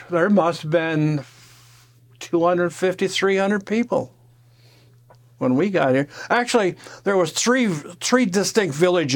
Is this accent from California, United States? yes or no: no; New York, United States; now in Alaska, United States; Born in upstate New York. Raised on a little farm up there. And when I turned my 18th birthday, I joined the Air Force. And I came to Alaska originally in 1962.